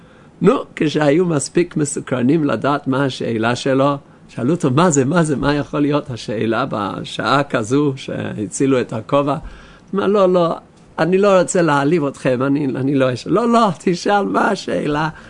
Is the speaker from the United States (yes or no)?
no; London, United Kingdom; בלונדון, אני מלונדון, הלך בחור בשבס בבוקר לבית הכנסת